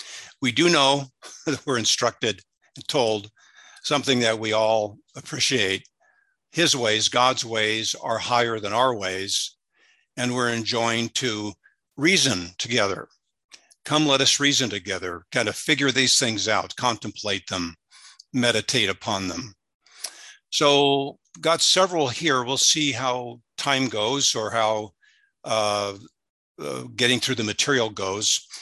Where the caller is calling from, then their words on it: San Diego, California, United States; I realize that I'm coming from San Diego, and I think most here, almost all, it's afternoon.